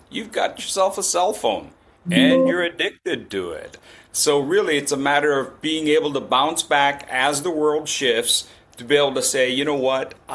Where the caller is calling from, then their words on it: Bangkok, Thailand; also born or lived in Texas; I'm dialing in from Bangkok, Thailand. Bangkok, Thailand.